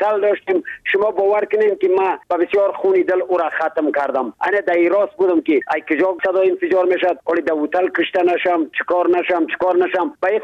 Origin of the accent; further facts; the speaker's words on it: Badakhshan, Afghanistan; چون خودم پامیری هستم، از پامیر بدخشان افغانستان هستم،